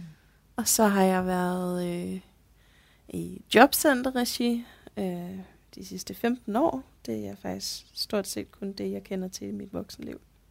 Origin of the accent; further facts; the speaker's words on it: Capital Region, Denmark; now in Odense, Denmark; Jeg er 34 år gammel. Jeg bor i Odense, men jeg er oprindeligt fra Nordsjælland.